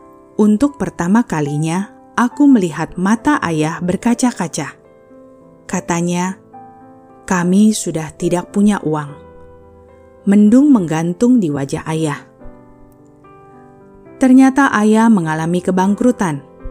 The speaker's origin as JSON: {"language": "Indonesian", "town": "Banjarmasin", "region": "South Kalimantan", "country": "Indonesia", "tie": "born there", "said": "Aku lahir di Banjarmasin, anak keenam dari 8 bersaudara. Orang tua kami berbeda agama. Ayah seorang Kristen, Jemaat Gereja Yesus Sejati sejak masa mudanya."}